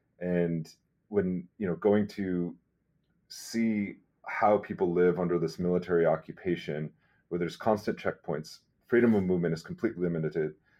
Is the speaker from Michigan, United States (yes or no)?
no; South Dakota, United States; I am Sichangu Lakota from the Lower Brule Sioux Tribe, also known as Kuli Chasha.